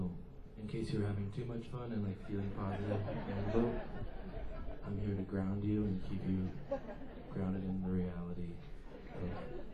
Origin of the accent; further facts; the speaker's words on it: Seattle, Washington, United States; We're from Seattle, Washington.